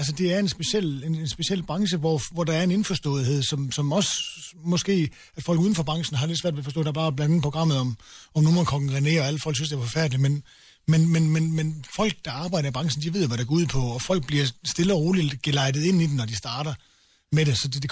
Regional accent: Region of Southern Denmark, Denmark; Jeg er jo fra Sønderjylland, skulle tænke på

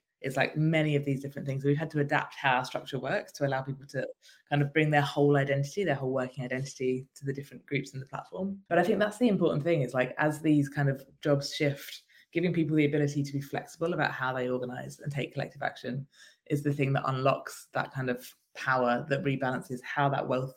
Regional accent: United Kingdom; That's where we started, as you can probably tell by my accent.

